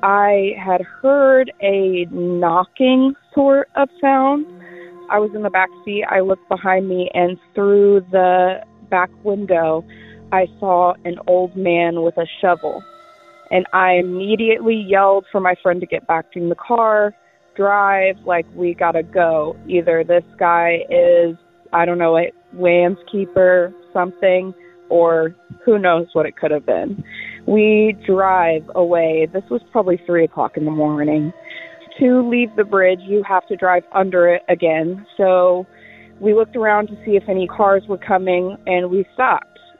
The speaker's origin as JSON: {"language": "English", "region": "Indiana", "country": "United States", "said": "I'm from Indiana."}